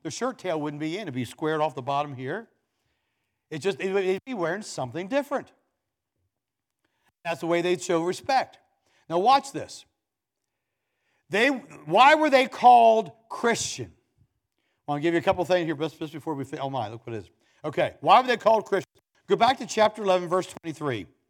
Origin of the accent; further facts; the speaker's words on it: Maryland, United States; Well, I came from Carroll County, Maryland. There's something about a Carroll County.